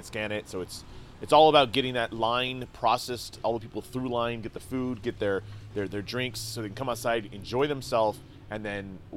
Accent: Morgan Hill, California, United States; I'm from Morgan Hill. This is, you know, born and bred here with all my friends. We all been here forever.

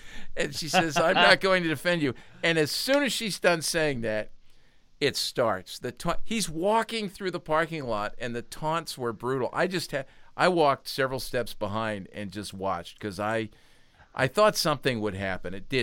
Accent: Philadelphia, Pennsylvania, United States; Now understand, I'm from Philly. These are Philly fans.

